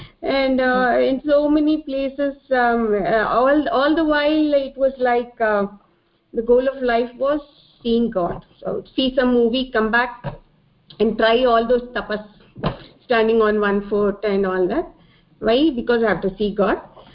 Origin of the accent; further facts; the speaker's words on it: Hyderabad, Telangana, India; I'm from Hyderabad, 52-year-old.